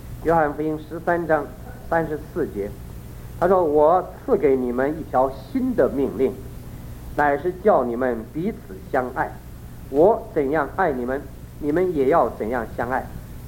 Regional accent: China; now in Taiwan; 拿我们这些30年来在台湾，我们从大陆来的这个弟兄姊妹

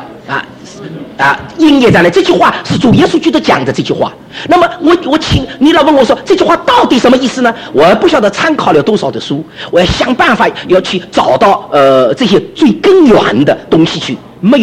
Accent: Shanghai, China; 因为我是上海，我上海人讲桂语啊，天不怕地不怕，只怕上海人讲官话

